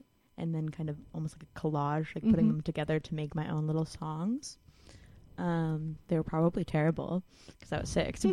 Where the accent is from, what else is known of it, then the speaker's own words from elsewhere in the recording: New York, United States; I'm from Long Island, 516.